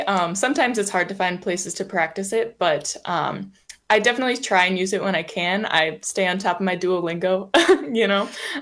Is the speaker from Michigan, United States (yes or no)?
no; Oconomowoc, Wisconsin, United States; I'm born and raised in Oconomowoc. I've lived in Wisconsin my whole life, which I love.